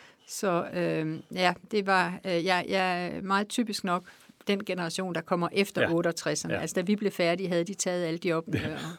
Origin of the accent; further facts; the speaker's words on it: Aalborg, North Denmark Region, Denmark; Jeg kommer fra Aalborg.